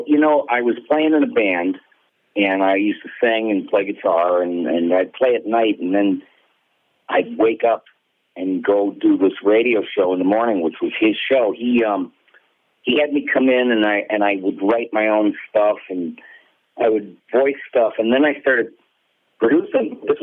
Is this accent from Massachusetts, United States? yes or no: yes; Boston, Massachusetts, United States; I did her like a screaming racist woman from Boston, because I grew up in Boston.